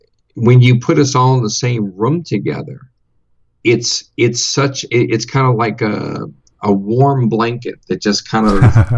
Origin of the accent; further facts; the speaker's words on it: New Orleans, Louisiana, United States; I'm from New Orleans originally, and went to many. I used to be a season ticket holder for the Saints.